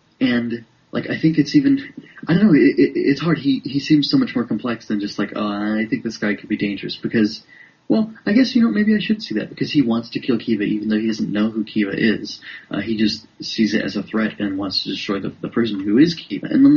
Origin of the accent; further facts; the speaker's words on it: United States; maybe it's because I'm American, too.